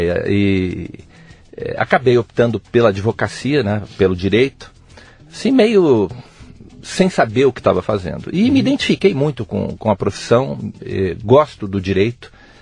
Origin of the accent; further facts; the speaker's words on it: Mogi das Cruzes, São Paulo, Brazil; now in Brasília, Brazil; Eu sou de Mogi das Cruzes, São Paulo.